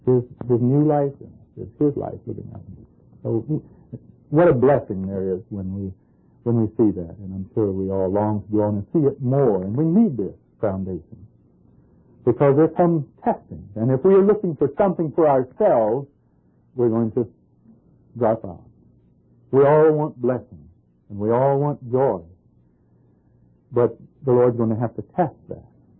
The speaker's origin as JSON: {"language": "English", "town": "Bowie", "region": "Maryland", "country": "United States", "said": "I come from Bowie, Maryland, where a couple of families of us there."}